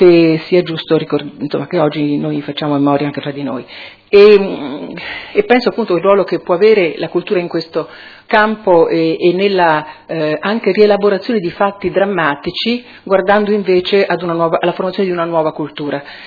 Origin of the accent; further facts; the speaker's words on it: Rome, Lazio, Italy; Io nella mia città, io vengo da Roma